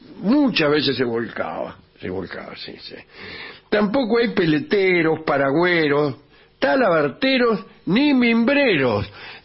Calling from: Villa Pueyrredón, Buenos Aires, Argentina; Villa Pueyrredón. Los escucho todas las noches.

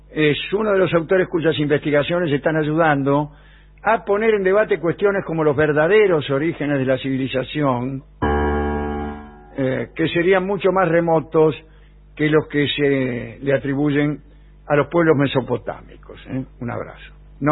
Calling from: Misiones, Argentina; de Misiones.

